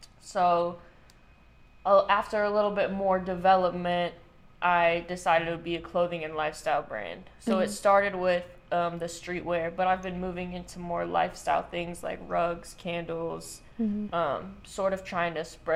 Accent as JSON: {"language": "English", "town": "St. Louis", "region": "Missouri", "country": "United States", "lives_now": "Memphis, United States", "said": "I'm from St. Louis, Missouri. Mm-hmm. I've lived in Memphis for 3 years now."}